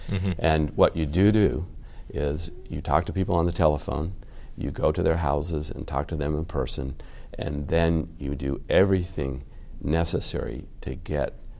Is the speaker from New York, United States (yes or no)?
no; Chicago, Illinois, United States; I'm from Hyde Park in the south side of Chicago.